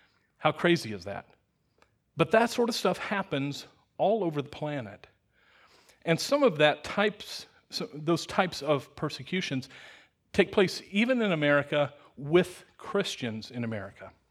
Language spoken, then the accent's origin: English; Wichita, Kansas, United States; Good morning. I grew up in Wichita, Kansas, and back in somewhere between 1970 and 1975, there was a real problem going on in the public schools